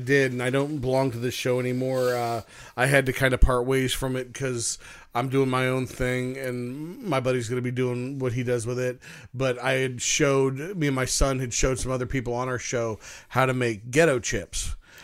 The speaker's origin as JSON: {"language": "English", "town": "Coventry Township", "country": "United States", "tie": "born or raised there", "said": "I grew up over in Coventry Township."}